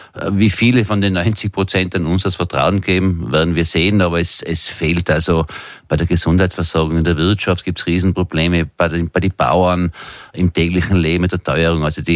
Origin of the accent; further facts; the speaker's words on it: Tyrol, Austria; es ist auch bei uns in Tirol schon so